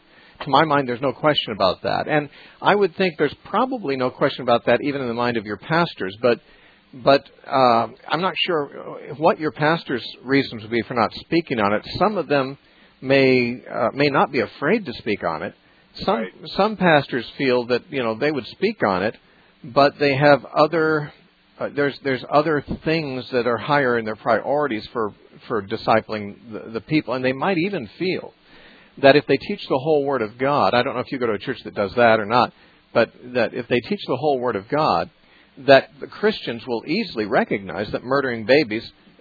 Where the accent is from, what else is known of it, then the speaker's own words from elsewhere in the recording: Santa Cruz, California, United States; We're going to talk next to Brian from Santa Cruz, California, my hometown.